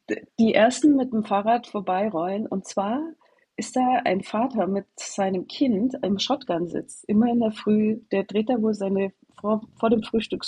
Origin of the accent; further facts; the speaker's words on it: Kempten, Bavaria, Germany; now in United States; ein kleiner Ort, also eine kleine Stadt, so groß wie Kempten, sage ich immer, weil das so ein bisschen mein Heimatort ist.